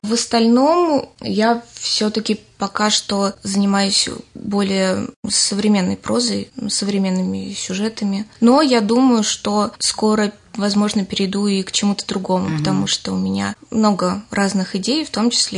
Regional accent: Belarus; also born or lived in Russia; now in Ramenskoye, Russia; Я из Беларуси.

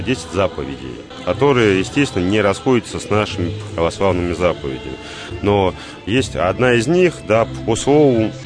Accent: Azov, Rostov Oblast, Russia; я вот донской казак, да, я сам родом с Азова.

